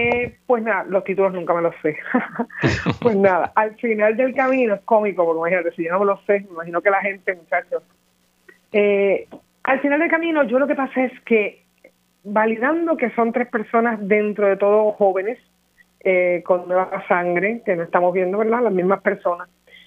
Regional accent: Puerto Rico; Y somos boricuas y somos caribeños.

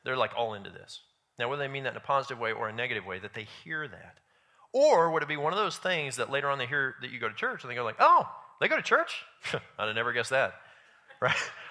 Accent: Kansas City, Missouri, United States; My favorite team is the Kansas City Royals. I am from Kansas City. I was born there. I love this team.

